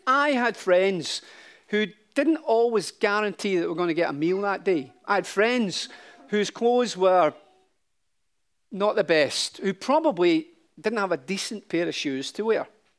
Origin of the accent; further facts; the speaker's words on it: Glasgow, Scotland, United Kingdom; born there; I was born in Glasgow at a time, and in the Gorbals, at a time when we knew relative poverty.